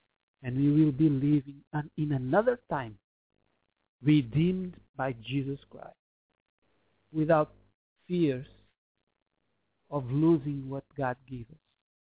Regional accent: Portugal; I was from Portugal, Europe. She was from Brazil.

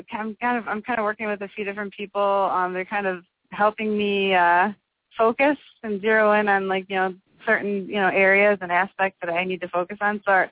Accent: Winfield, Illinois, United States; born there; I guess technically I'm from Winfield, I believe.

